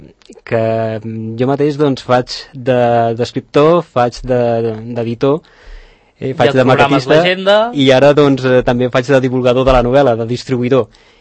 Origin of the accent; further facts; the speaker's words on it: Barcelona, Catalonia, Spain; born there; also born or lived in Sant Cugat; jo és cert que vaig néixer a Barcelona, però els meus avis vivien aquí a Sant Cugat, teníem aquí una casa amb un hort. I jo els caps de setmana i les meves vacances d'estiu sempre les passava aquí a Sant Cugat